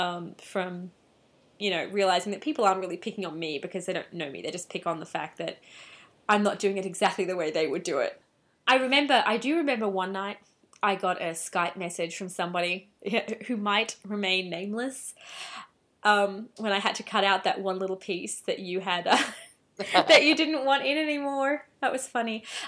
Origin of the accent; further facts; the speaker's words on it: Australia; I'm from Australia.